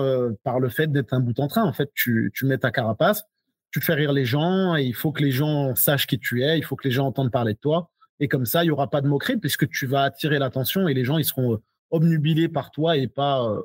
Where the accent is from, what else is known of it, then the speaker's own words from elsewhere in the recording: Grand Est, France; moi, j'ai grandi en Alsace